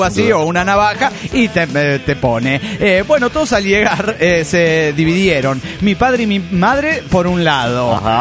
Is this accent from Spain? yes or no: no; Tuluá, Valle del Cauca, Colombia; de Tuluá, Colombia.